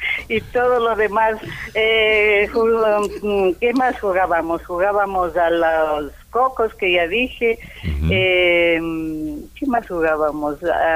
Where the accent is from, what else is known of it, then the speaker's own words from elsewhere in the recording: Riobamba, Chimborazo, Ecuador; En Riobamba te estoy diciendo, porque yo mi niñez y parte de mi adolescencia pasé en Riobamba.